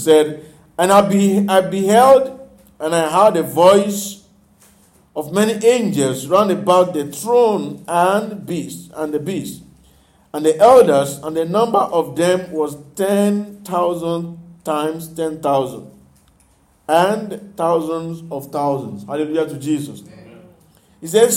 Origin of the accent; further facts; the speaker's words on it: Nigeria; I remember when we were growing up in Nigeria, if the governor is visiting the state or the president is coming to your state that time